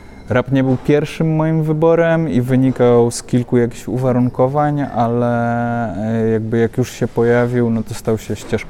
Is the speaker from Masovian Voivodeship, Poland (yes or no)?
yes; Warsaw, Masovian Voivodeship, Poland; wychowałem się na osiedlu, w którym Warszawa i Legia była wszędzie głośno chwalona